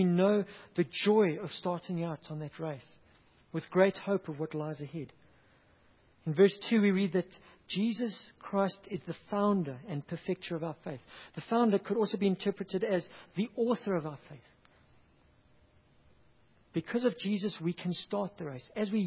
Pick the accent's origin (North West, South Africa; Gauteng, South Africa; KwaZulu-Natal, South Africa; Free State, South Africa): KwaZulu-Natal, South Africa; Hillcrest; also born or lived in Chonga; I grew up in KwaZulu-Natal for a while in Chonga, and then later in Hillcrest.